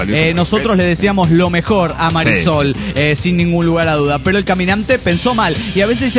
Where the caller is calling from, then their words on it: Tijuana, Baja California, Mexico; de Tijuana, Baja California, México.